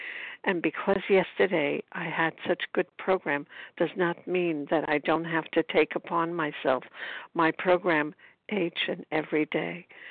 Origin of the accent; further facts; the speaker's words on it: Brooklyn, New York, United States; I'm from Brooklyn, New York